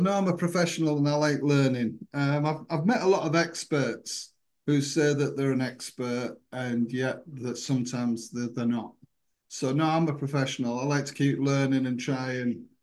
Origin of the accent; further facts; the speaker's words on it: Hull, Yorkshire and the Humber, United Kingdom; I covered up around my area of Yorkshire, out towards my hometown of Hull and around the area.